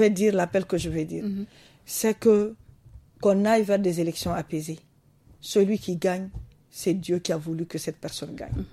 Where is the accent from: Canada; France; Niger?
Niger; Mais devant l'histoire, on est tous des Nigériens.